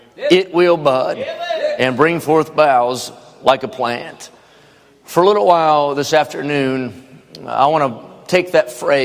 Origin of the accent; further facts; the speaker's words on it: West Virginia, United States; I know every spring when I grew up in West Virginia, we take a weed eater to a hillside